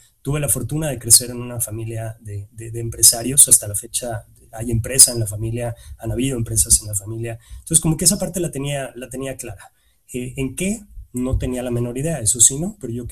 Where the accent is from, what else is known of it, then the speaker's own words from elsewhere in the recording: Mexico; soy mexicano, por el acento no lo habían notado. Estoy en este momento transmitiendo en vivo desde casa, desde mi oficina en casa en la ciudad de Querétaro, un par de horas al norte de la Ciudad de México. Tengo 35 años